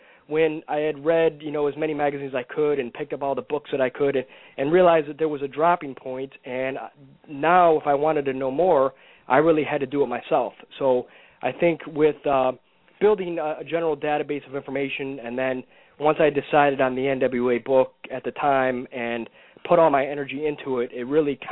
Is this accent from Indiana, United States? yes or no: no; Fort Lauderdale, Florida, United States; I grew up in South Florida